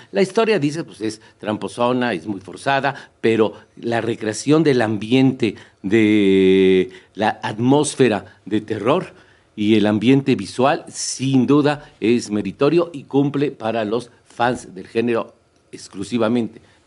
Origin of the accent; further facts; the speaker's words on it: Puebla, Mexico; Yo soy de Puebla, a toda honra, y tuve un compromiso que ir ahí el viernes pasado.